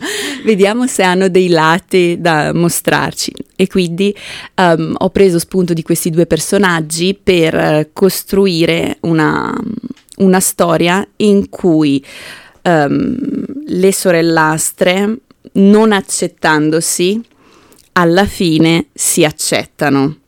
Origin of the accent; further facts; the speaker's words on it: Lombardy, Italy; Diciamo che la Valle Camonica al momento mi ha adottata, perché sono bergamasca, ma mi sono spostata qui per amore di un camuno.